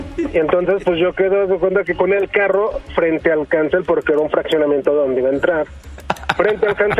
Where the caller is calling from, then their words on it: Guadalajara, Jalisco, Mexico; de Guadalajara.